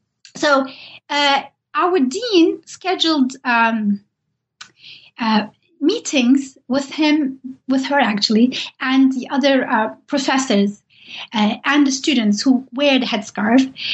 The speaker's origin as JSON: {"language": "English", "country": "Turkey", "said": "Even though I'm from Turkey and Said Nursi has lived there and wrote there, I didn't know much about him."}